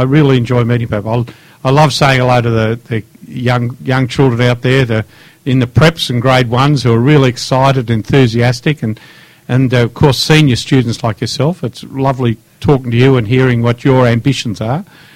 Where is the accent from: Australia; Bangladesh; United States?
Australia; Winchelsea, Victoria; Well, I grew up on a farm at Winchelsea. I'm one of 10 children, so I had 5 sisters and 4 brothers, and we grew up on a mixed farm at Winchelsea.